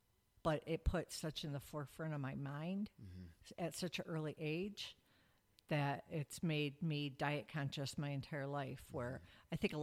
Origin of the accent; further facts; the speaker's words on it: Detroit, Michigan, United States; I'm from Detroit, Michigan.